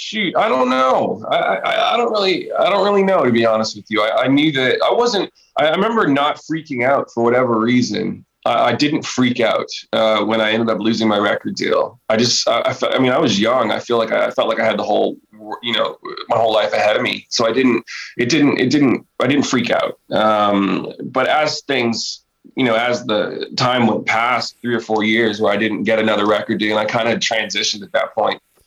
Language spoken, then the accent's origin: English; Canada; growing up in Canada